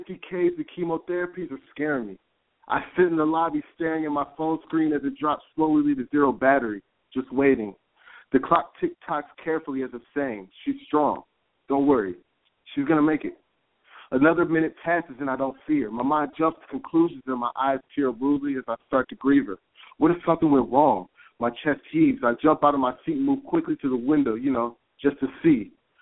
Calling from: Chicago, Illinois, United States; I'm calling from Chicago.

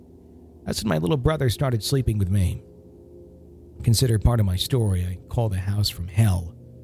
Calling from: Virginia, United States; from Central Virginia.

